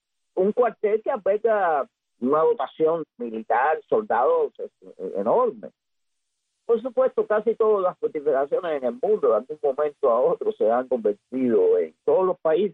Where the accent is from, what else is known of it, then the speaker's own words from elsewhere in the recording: Havana, Cuba; yo soy habanero del Vedado, de Cojima. En el Vedado se oye el cañonazo.